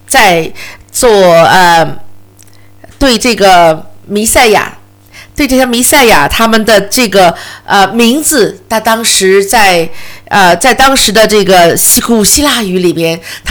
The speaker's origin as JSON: {"language": "Chinese", "country": "New Zealand", "said": "所以我们新西兰人每次在他的出国，比如说比赛呀或什么"}